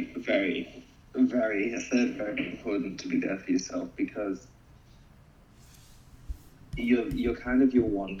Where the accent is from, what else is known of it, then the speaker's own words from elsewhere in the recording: United Kingdom; Well, hey, I'm a permanent resident here, but I'm obviously British, but that doesn't matter.